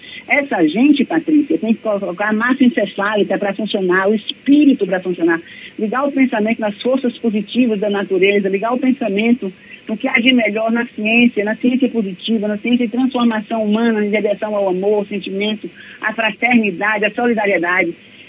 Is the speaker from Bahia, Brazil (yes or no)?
yes; Jequié, Bahia, Brazil; eu criei e passei minha adolescência em Jequié, então a gente brincava ali no Rio de Contas, tomava banho ali, hoje é um grande esgoto.